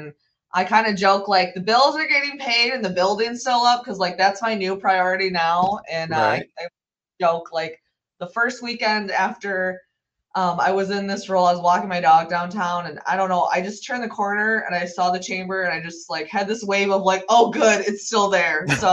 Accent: Muskegon, Michigan, United States; I grew up in Muskegon. I am a proud Oak Ridge public school product of public school. I love Muskegon now.

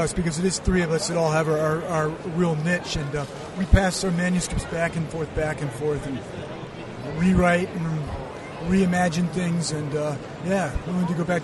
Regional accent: Seattle, Washington, United States; No, I'm from Seattle.

